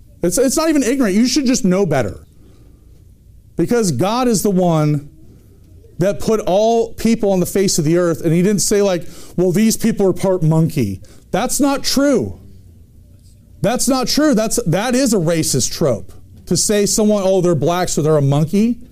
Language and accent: English; Pacific Northwest, United States; because I grew up in the Northwest. I never lived in the South.